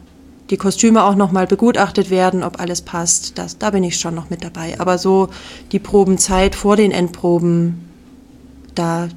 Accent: Radebeul, Saxony, Germany; now in Memmingen, Germany; Ich komme ursprünglich aus Radebeul bei Dresden.

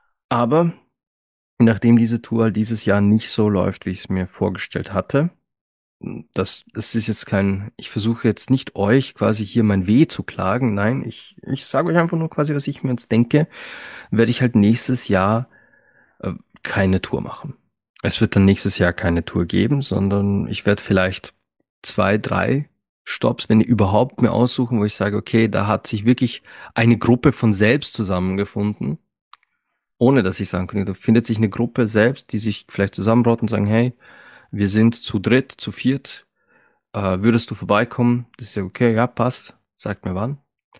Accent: Bad Hall, Upper Austria, Austria; bis sogar in meinen Heimatort hier Bad Hall.

